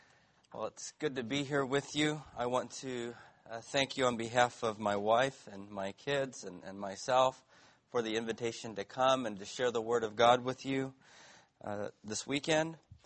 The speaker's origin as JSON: {"language": "English", "region": "Mississippi", "country": "United States", "tie": "born or raised there", "said": "Well, if you're like me and you're from the South, the word rebel is a good thing. Where I grew up in Mississippi, we loved rebels"}